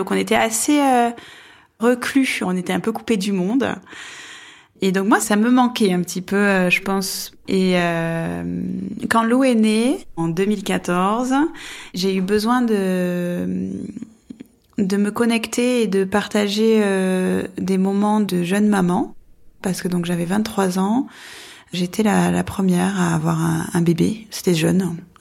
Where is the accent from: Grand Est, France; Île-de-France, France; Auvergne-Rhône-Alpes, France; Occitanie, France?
Occitanie, France; Toulouse; Moi je viens de Toulouse, je suis une urbaine. Je suis arrivée en Aveyron en 2012 pour un stage d'architecture.